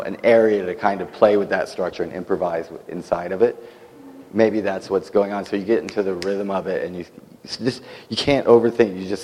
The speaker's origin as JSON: {"language": "English", "town": "San Antonio", "region": "Texas", "country": "United States", "tie": "born or raised there", "said": "I grew up in San Antonio with a lot of that imagery around"}